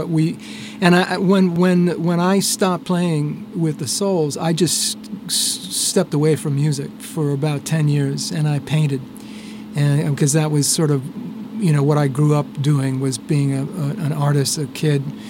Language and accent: English; New Hyde Park, New York, United States; also born or lived in Bayside, Queens; I was born in New York. I spent the first couple of years of my life in Bayside, Queens. And then my family moved to right next door to New Hyde Park.